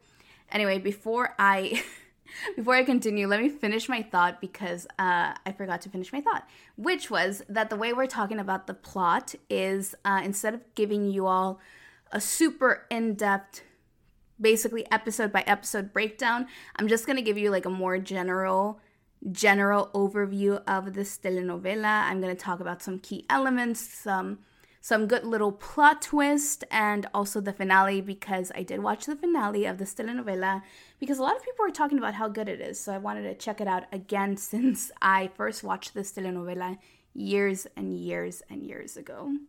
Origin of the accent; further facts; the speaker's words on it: Guerrero, Mexico; is from my home state of Guerrero